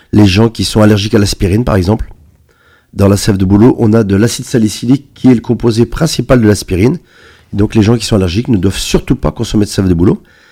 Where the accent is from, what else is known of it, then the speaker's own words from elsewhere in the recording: France; born there; je suis quelqu'un de la campagne, moi je suis né à Cérenfoultourte, en plein milieu de la campagne